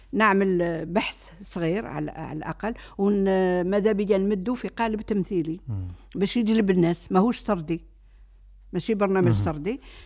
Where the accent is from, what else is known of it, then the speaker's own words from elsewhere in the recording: Algeria; احنا معروفة الكلمة هذه عندنا في الجزائر فام دو ميناج.